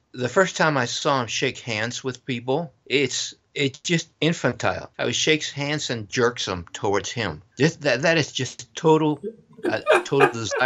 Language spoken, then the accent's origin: English; Chile; moved away as an adult; now in United States; And I immigrated from Chile as a student, so it wasn't illegal.